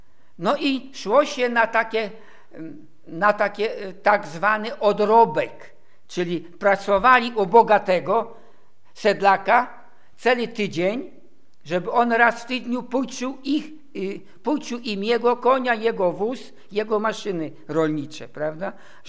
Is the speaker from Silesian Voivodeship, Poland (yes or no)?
yes; Katowice, Silesian Voivodeship, Poland; also born or lived in Nysa; miasto Nysa, tam gdzie ja się urodziłem. No i ja jestem z Katowic